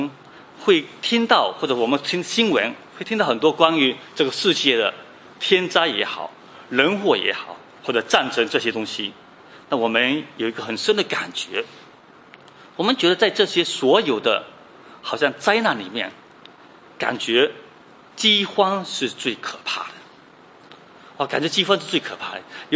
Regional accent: China; now in Australia; 我想我们都是从中国过来的

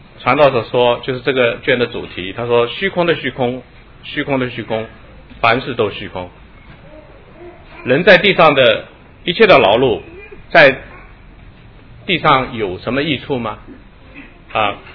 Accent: Shanghai, China; 那我想我们上海人没有地，没有机会造房子

